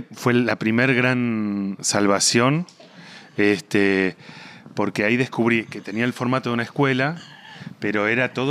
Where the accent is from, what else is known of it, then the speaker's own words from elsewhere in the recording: Buenos Aires, Argentina; born there; Acá, en Buenos Aires. En Almagro.